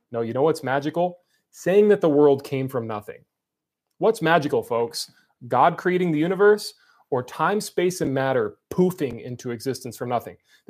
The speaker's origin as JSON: {"language": "English", "town": "Grand Rapids", "region": "Michigan", "country": "United States", "said": "This is my family and I. We are from Michigan, Grand Rapids."}